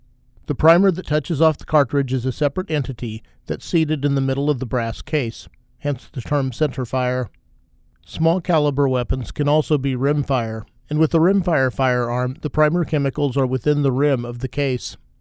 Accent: Kansas, United States; First, big game hunting in Kansas, my home state, is a pretty limited affair

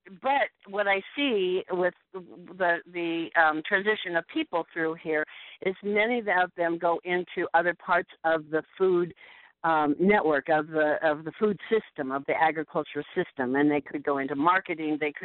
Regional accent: Atlantic, Iowa, United States; I grew up in Atlantic and left, never thought I'd live in Iowa, and came back to Iowa in 1975.

